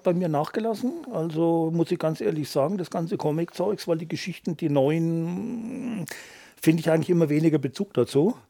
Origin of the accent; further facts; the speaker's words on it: Iphofen, Bavaria, Germany; also born or lived in Coburg; ich komme aus Iphofen, geboren bin ich allerdings in Coburg.